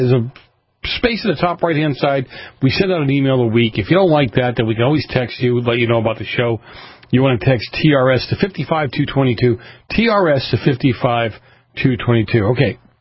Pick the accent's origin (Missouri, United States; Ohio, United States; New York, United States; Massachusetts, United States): Massachusetts, United States; Boston; Growing up in Boston and some of the areas I grew up